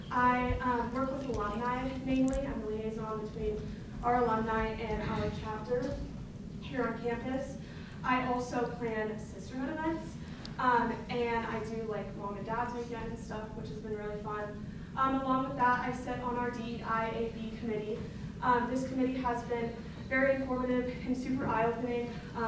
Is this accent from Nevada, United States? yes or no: yes; Reno, Nevada, United States; I was born and raised here in Reno, Nevada. I went to Bishop Minot Catholic High School.